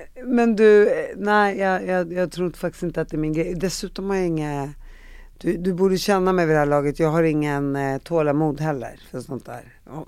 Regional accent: Uppsala, Uppsala County, Sweden; Jag är från Uppsala, kanske var jag.

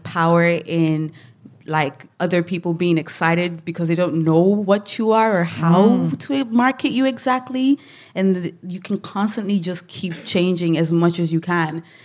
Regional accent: Ireland; being Black, being Irish, living in Ireland

